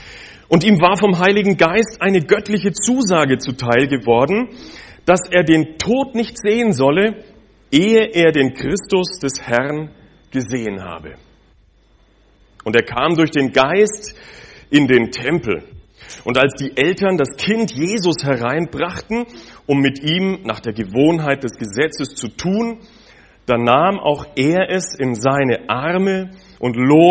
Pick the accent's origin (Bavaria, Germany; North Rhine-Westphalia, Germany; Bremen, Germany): Bavaria, Germany; Munich; moved away as an adult; now in Basel, Switzerland; Mein Zuhause ist in Basel. Aufgewachsen bin ich allerdings in Deutschland, in Bayern, in München. Und wie das Leben so geht, ich habe dann meine Frau kennengelernt während dem Studium in Basel und dann bin ich dort hängen geblieben.